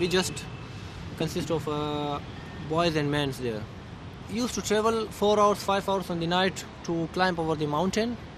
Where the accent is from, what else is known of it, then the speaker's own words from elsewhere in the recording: Uruzgan, Afghanistan; born there; English is a second language; I was born in Uruzgan. Uruzgan is near to Kabul, near to Herat, Kandahar. It is a mountain areas, most of our areas. It's streams of water, trees, like a fields. And most of the people are Pashtuns there.